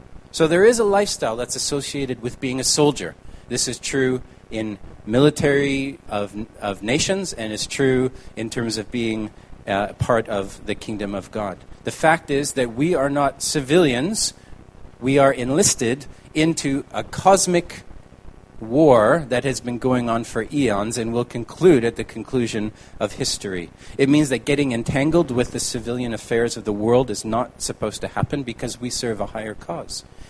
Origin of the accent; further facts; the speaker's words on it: Canada; Vimy Ridge Memorial is significant for me as a Canadian